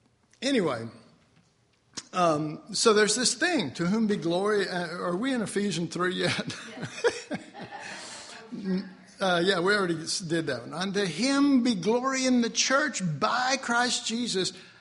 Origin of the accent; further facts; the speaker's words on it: Texas, United States; I'm from Texas. We amen that stuff.